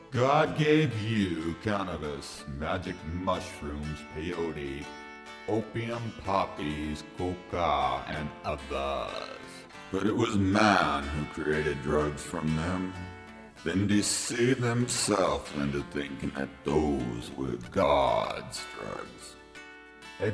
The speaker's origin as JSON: {"language": "English", "country": "United States", "tie": "born or raised there", "said": "But as for me, I grew up in the United States."}